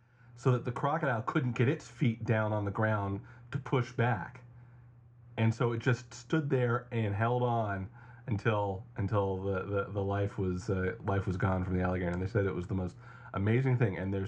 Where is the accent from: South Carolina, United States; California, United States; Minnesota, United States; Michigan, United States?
California, United States; I think as a Californian, I would say the comfortable earthquake, because it's a good shake.